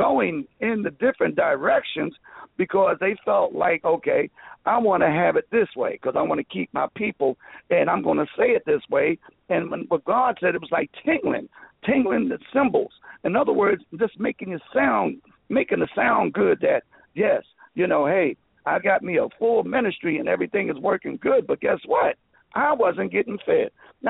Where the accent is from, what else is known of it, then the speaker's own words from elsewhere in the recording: Philadelphia, Pennsylvania, United States; born there; I was born in Philadelphia. Mom had eight children, and I was one of the eight.